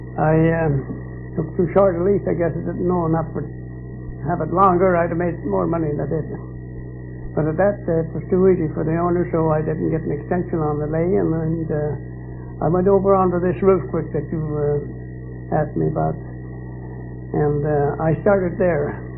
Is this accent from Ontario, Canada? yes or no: yes; Ontario, Canada; born there; moved away as an adult; also born or lived in Vancouver; I was born in Ontario, Canada. My wife was born there, too. We were both in the same neighborhood. And I came west when I was about 18 years old, and that was in 1898. I came west to Vancouver.